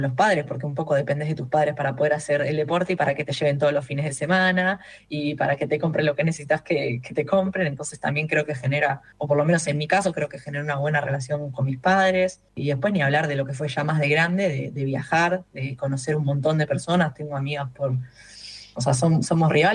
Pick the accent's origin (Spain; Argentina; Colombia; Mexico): Argentina; Buenos Aires; now in Escobar, Argentina; Yo soy una porteña que vive en Escobar, pero que no volvería a vivir en la ciudad. Llevo más años de porteña